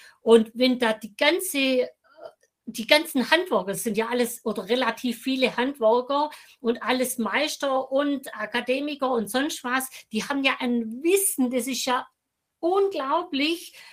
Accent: Germany; das ist bei uns in Deutschland ist ja auch ein bisschen besser geworden.

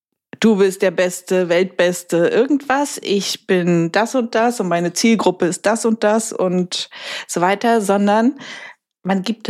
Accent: Berlin, Germany; ich bin Berliner.

